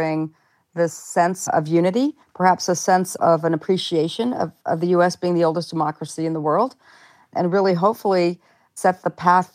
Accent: Hayward, California, United States; I was 11 years old here in Hayward, California, where I was born and raised in the Bay Area.

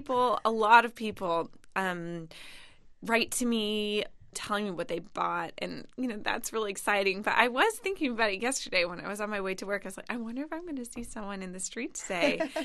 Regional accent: California, United States; And I'm from California, so I always have that influence too.

